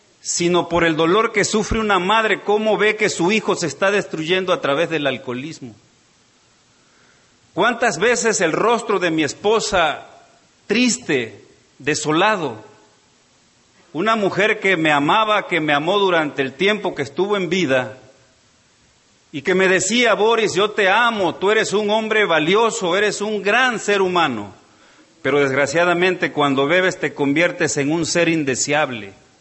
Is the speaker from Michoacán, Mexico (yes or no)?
no; Tabasco, Mexico; mis queridos hermanos mexicanos, yo vengo de Tabasco.